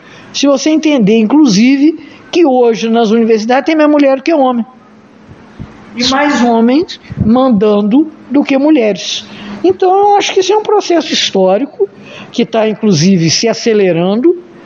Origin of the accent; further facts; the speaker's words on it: Juiz de Fora, Minas Gerais, Brazil; uma pessoa nascida e criada em Juiz de Fora, que ama muito essa cidade, que tem muito orgulho de ser mineira também